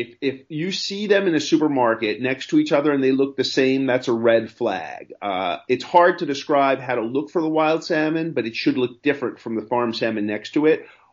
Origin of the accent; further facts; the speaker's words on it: New York, United States; I grew up in New York in the 70s. There really were no sushi restaurants.